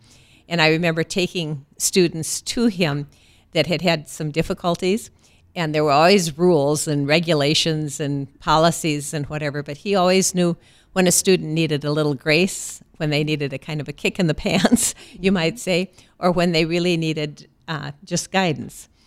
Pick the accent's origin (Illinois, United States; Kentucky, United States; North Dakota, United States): North Dakota, United States; Bismarck; Well, I grew up in Bismarck, and I'm an only child